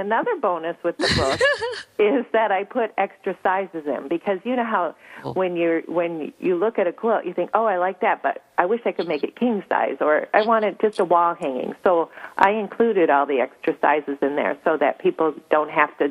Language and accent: English; Canada; now in United States; I'm from Canada originally. I was born in Canada